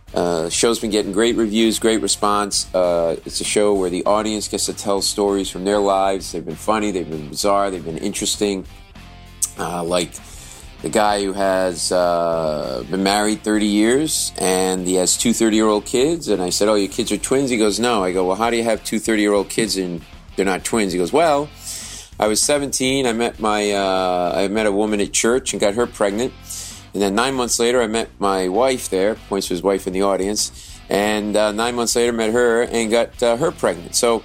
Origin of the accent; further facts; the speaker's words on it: Rhode Island, United States; I'm a Patriots fan. I grew up in Rhode Island, so deal with it.